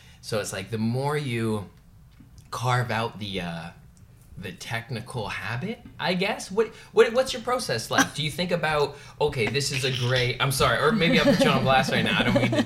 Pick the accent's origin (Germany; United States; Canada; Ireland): Canada; Vancouver, British Columbia; even growing up in Vancouver in comparison to here